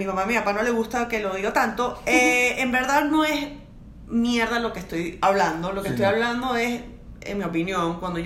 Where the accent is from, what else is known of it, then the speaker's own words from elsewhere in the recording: Venezuela; bueno, como venezolana, cuando yo hago un show de stand-up para un público venezolano, es bastante fácil saber qué temas hablar